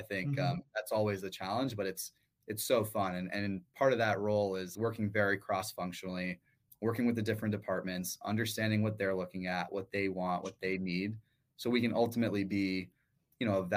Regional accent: Indianapolis, Indiana, United States; I grew up in Indianapolis, Indiana. So I'm a big, you know, Colts and Pacer fan there

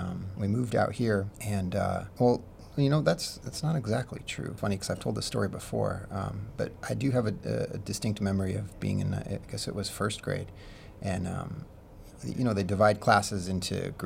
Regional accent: Simi Valley, California, United States; also born or lived in Colorado; Where I was born in Colorado, small town, 2,000, 3,000 people, and lived there until I was 7 or 8. And then we moved out here to California, Simi Valley.

